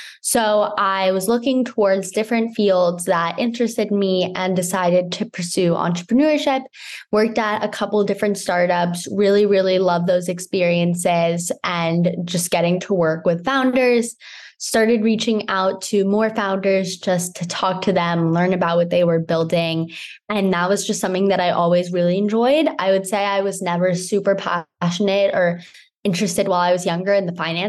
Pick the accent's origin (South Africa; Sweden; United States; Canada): United States; New York City, New York; So I grew up in New York City. I went to an all-girls school there